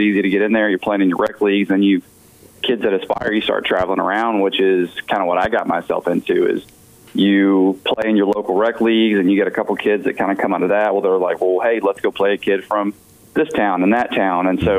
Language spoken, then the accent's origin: English; Louisiana, United States; I mean, I grew up in Louisiana